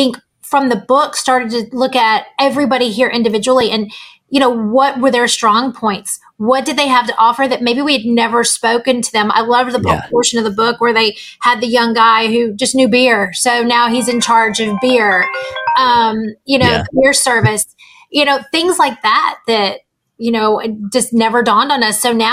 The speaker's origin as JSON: {"language": "English", "region": "Louisiana", "country": "United States", "said": "Just that little something extra that I'm from Louisiana. It's called Lanyap."}